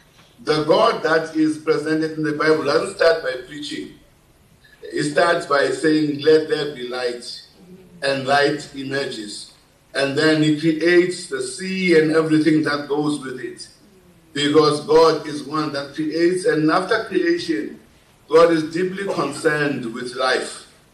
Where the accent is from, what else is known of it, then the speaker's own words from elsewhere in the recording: South Africa; This is still South Africa. Whatever your perceptions are, I am still South African.